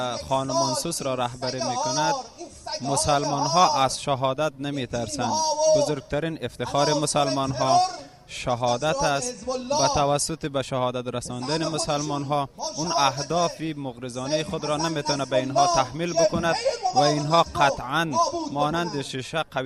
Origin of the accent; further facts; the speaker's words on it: Afghanistan; من از افغانستان هستم